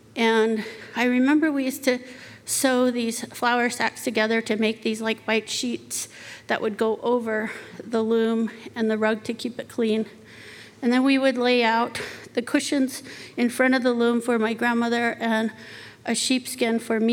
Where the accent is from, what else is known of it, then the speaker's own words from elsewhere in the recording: Navajo Nation, United States; When I was little, I grew up on the Navajo Reservation.